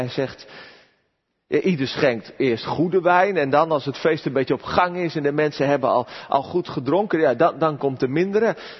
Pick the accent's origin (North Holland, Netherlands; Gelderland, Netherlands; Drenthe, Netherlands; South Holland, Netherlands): South Holland, Netherlands; Gorinchem; Vroeger, ik kom uit Gorkum, wij speelden veel buiten.